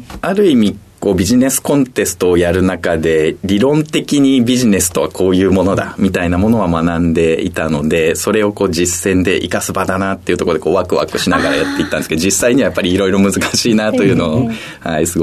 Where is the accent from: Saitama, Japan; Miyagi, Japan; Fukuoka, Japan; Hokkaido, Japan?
Saitama, Japan; Ogawa; 埼玉県の小川町になります。めちゃくちゃ田舎でして、家の前が沼でその奥が山というような形でございました。